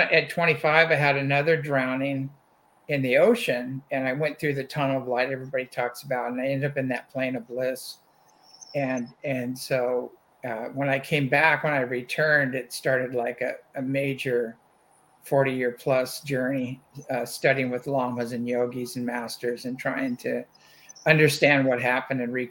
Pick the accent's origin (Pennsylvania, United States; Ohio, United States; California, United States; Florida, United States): California, United States; Apple Valley; But then I was raised in Apple Valley, California, in the high desert. And we saw ships all the time.